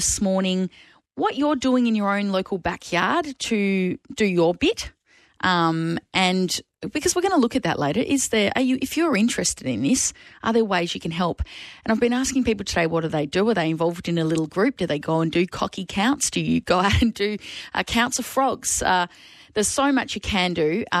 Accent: Darlington, North East England, United Kingdom; Obviously, I'm originally from Darlington.

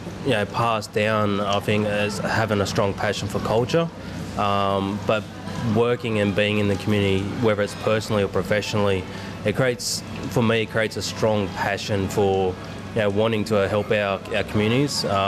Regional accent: Newcastle, New South Wales, Australia; I was born and raised in Newcastle. My family originates from the Walker, Nurella and Armidale regions. Mum and Dad growing up here were being Aboriginal, growing up in the community

